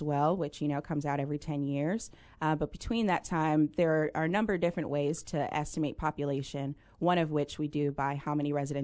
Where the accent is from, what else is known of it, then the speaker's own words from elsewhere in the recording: Boston, Massachusetts, United States; born there; I was born in Boston.